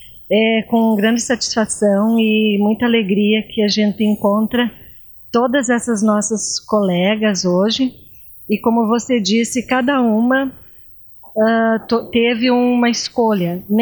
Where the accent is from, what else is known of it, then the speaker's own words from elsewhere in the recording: Campina Redonda, Brazil; Eu vim da Campina Redonda, mais as outras meninas também que vieram de outros lugares.